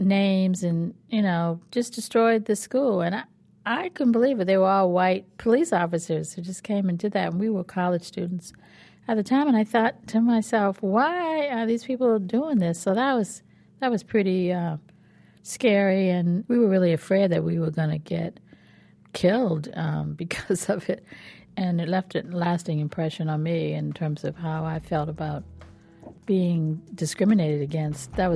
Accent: Washington, District of Columbia, United States; also born or lived in Virginia; Well, I was born in Virginia, but I grew up in Washington, D.C.

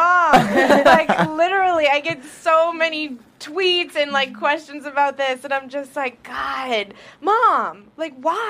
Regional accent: New Orleans, Louisiana, United States; We're from New Orleans. Come on.

